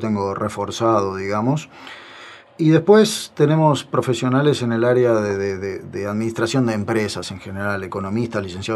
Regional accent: Uruguay; Sí, somos innovadores y no somos tan conservadores como dicen

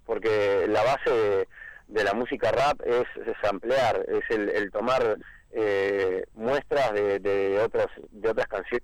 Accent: Uruguay; acá como habitantes de Montevideo. O sea, bueno, uno de los integrantes vive en Maldonado, digo, pero somos todos uruguayos

